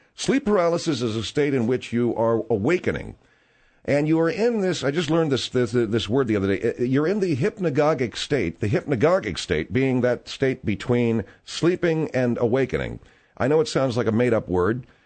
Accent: Pasadena, California, United States; I spent this past weekend in Pasadena, California, which is my hometown, my home digs, the hood

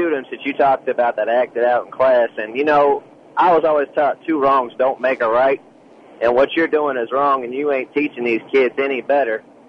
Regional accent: California, United States; I'm from California, by the way, and I'll tell you right now.

